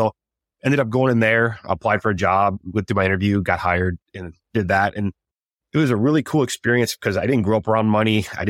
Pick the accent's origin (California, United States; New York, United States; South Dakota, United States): South Dakota, United States; now in Dallas, United States; I grew up in South Dakota in the Midwest.